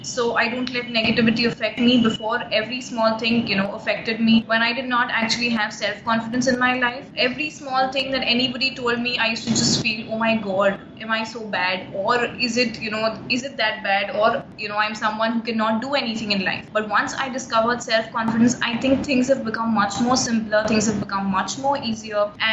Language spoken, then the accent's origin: English; Muscat, Oman; now in Mumbai, India; I was born and brought up in Muscat, and I am currently residing in Mumbai. And as I am Muslim